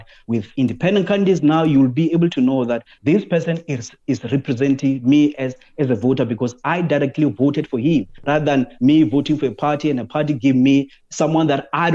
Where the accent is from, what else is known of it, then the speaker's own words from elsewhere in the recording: Limpopo, South Africa; I come from Limpopo in a village where there's no access to water.